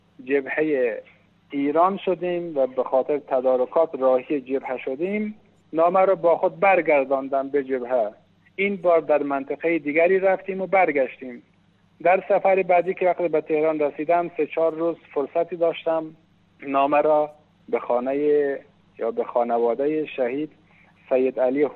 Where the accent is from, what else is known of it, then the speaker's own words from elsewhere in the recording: Afghanistan; now in Varamin, Iran; وقتی که فهمید من افغانستانی هستم و با هم آشنا شدیم